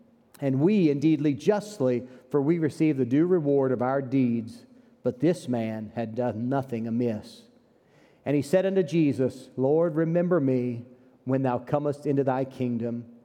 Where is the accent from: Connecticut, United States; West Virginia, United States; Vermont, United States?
West Virginia, United States; I'm from West Virginia